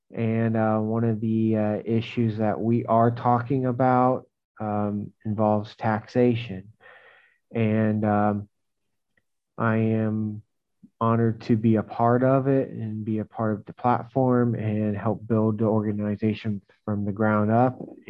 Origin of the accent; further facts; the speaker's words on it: United States; moved away as an adult; now in Thailand; I am an American living abroad in Thailand.